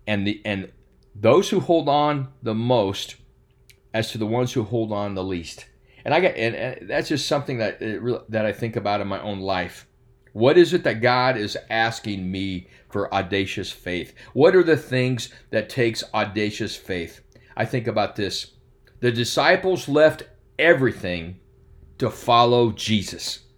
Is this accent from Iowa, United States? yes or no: yes; Oskaloosa, Iowa, United States; also born or lived in Des Moines; I had been born and raised in Oskaloosa, Iowa. I lived here with the exception of my first 7 years in Des Moines, Iowa with my parents